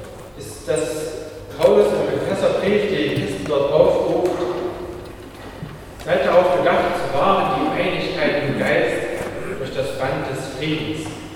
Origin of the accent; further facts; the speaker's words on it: Germany; dass wir eben als Deutsche miteinander ohne Grenzen auch wieder zusammenleben können. Von dem ersten Westgeld haben meine Eltern uns Duplo gekauft